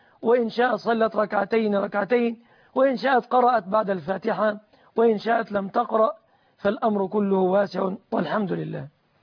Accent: Egypt; بلادنا مصر

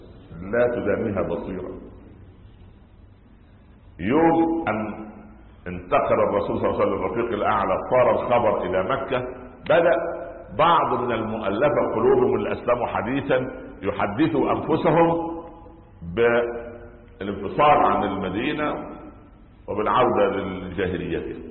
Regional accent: Egypt; يعني ها عندنا في مصر الحمد لله كان اسمه شيخ او عالم او استاذ، هنا عندنا ربنا يبارك في اولادنا في الخليج مطور

